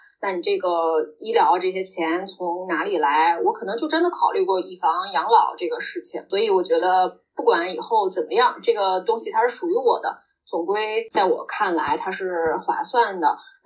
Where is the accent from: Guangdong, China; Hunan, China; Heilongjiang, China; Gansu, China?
Heilongjiang, China; Harbin; 你看咱们东北老家的房子那么便宜了，有人去买吗？没有。你现在回哈尔滨